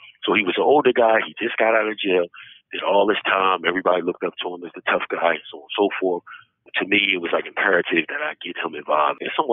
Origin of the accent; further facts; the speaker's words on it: Mount Airy, United States; Again, I'm from Mount Airy.